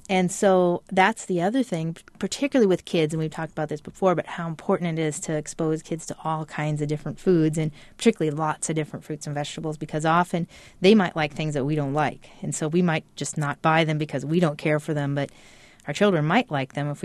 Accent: Iowa, United States; I mean, I grew up in Iowa in a small farming community, and I knew some of the farmers I knew were trying to do things without as many chemicals, and some weren't.

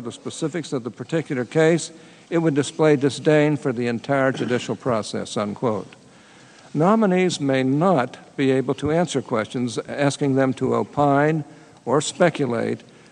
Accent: Utah, United States; Let me mention one example relating to my home state of Utah to show how the confirmation process has changed.

